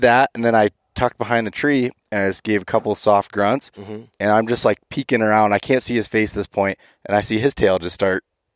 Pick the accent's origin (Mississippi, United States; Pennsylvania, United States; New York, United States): Pennsylvania, United States; like, in my home state of Pennsylvania, I use trail cameras a lot.